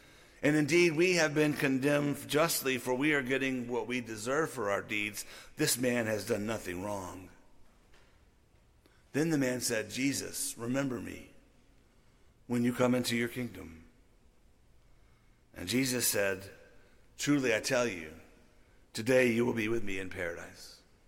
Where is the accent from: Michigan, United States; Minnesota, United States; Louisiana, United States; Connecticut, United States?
Louisiana, United States; I grew up in Louisiana, so we kind of all knew the stories of the kings of France